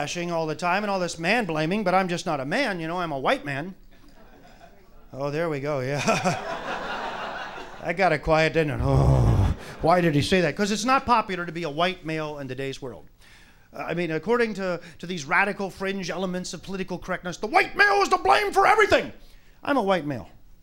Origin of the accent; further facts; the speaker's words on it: Kentucky, United States; I go up north. I tell somebody I'm from Kentucky.